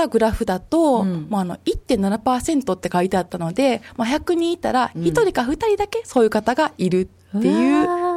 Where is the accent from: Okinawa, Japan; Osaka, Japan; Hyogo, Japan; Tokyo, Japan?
Hyogo, Japan; Kobe; now in Himeji, Japan; 実は私、今、姫路市に住んでるんですけども、もともと神戸市出身でして、子供の時に、阪神・淡路大震災に被災した経験がある